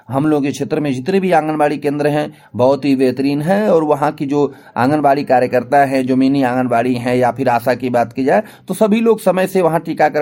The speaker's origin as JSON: {"language": "Hindi", "town": "Ghazipur", "region": "Uttar Pradesh", "country": "India", "said": "मैं गाजीपुर जनपद का रहने वाला हूं और मेरा पिन कोड है 2752।"}